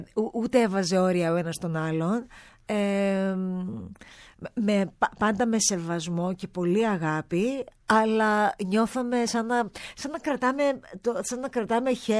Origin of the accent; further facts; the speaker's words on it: Cyprus; Την πατρίδα μου.